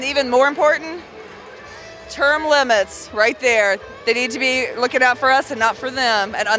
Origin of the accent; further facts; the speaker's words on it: Indianapolis, Indiana, United States; I'm from Indianapolis.